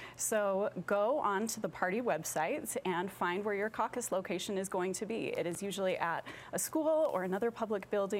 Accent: Utah, United States; So personally, I grew up in Utah and after finishing college, I moved out of state for several years and then came back.

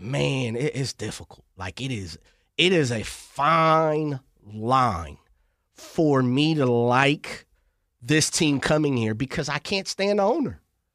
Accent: Sacramento, California, United States; as somebody born and raised in Sacramento

